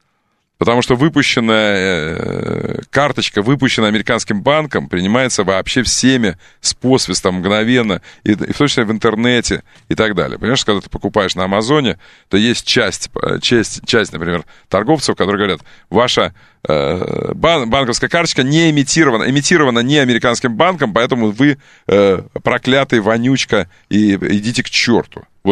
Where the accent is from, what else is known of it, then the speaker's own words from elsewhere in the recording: Tyumen, Tyumen Oblast, Russia; Тюмень — столица деревень, а я из Тюмени